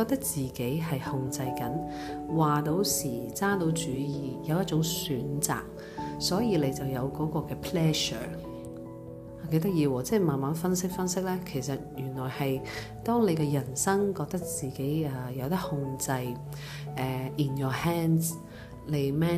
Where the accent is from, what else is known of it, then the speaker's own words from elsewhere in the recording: China; 我系一个中国人，佢哋系一班